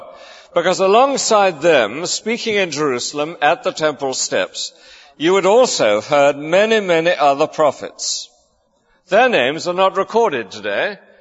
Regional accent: Lewes, South East England, United Kingdom; When I was a boy growing up in Lewes in Sussex, I belonged to a God-fearing family.

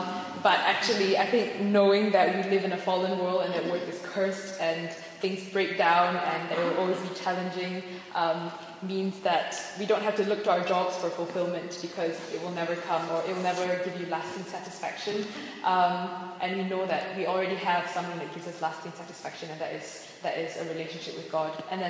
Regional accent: Malaysia; I'm from Malaysia.

